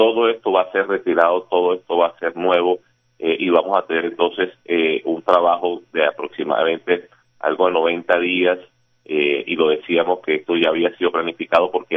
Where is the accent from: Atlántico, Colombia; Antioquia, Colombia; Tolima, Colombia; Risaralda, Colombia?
Atlántico, Colombia; Barranquilla; yo siento que como barranquilleros siempre nos gusta este tema de la cancha del Metropolitano